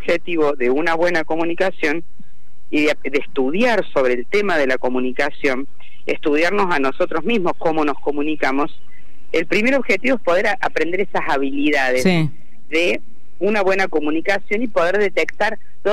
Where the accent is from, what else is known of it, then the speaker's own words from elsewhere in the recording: Córdoba, Argentina; now in Buenos Aires, Argentina; ¿por qué yo no vivo en Córdoba? Siendo que, bueno, soy cordobesa. Sí. Estoy en Buenos Aires.